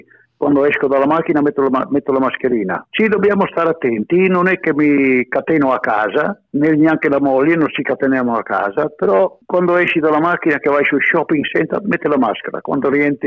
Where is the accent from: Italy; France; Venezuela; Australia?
Australia; Io ti posso dire che sono australiano, ma amo la lingua italiana e la cultura e la cucina.